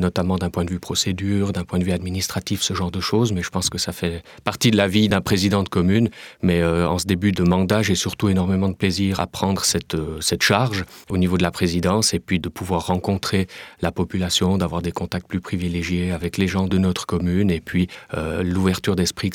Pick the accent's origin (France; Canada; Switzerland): Switzerland; Orsières, Valais; now in Vionnaz, Switzerland; j'ai 41 ans, je suis natif d'Orcières, établi dans le Chablais-Valaisan à Viona depuis 11 ans.